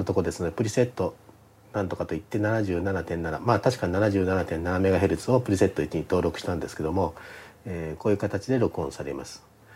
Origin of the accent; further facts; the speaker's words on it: Okazaki, Aichi, Japan; まあ、私の田舎 の愛知県岡崎市の